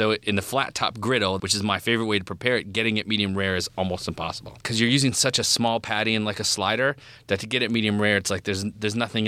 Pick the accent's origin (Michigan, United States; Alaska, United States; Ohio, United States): Michigan, United States; Detroit; And my mom, we grew up in Detroit, so we had Bray's and Bates and Dave's Hamburgers and, you know, Motz's Burgers and Miller's and, like, tavern style, slider styles.